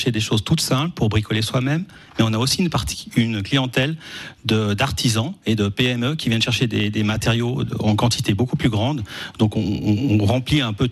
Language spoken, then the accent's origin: French; Montana, Valais, Switzerland; Oui, je suis de la région de Montana.